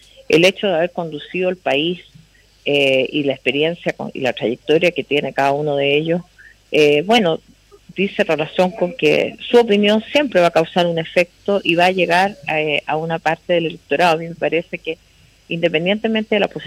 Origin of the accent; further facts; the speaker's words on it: Chile; es un acto que debiera unirnos como chilenos